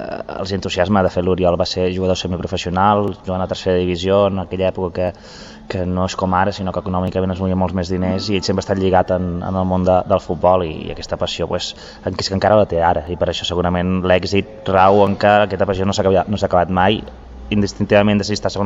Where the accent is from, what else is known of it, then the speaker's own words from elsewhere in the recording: Reus, Catalonia, Spain; soc molt de Reus i que sento molt Reus com a meu. De fet, les meves xarxes socials, el meu Twitter, el primer que poso és reusenc.